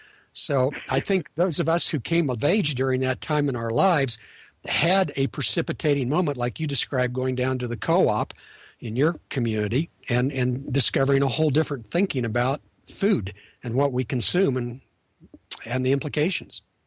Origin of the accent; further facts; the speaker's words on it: Kansas, United States; he was from California and I come from Kansas.